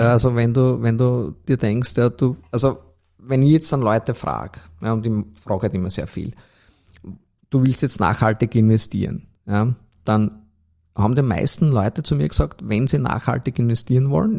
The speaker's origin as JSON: {"language": "German", "country": "Austria", "said": "Also muss man wirklich stolz sein als Österreicher"}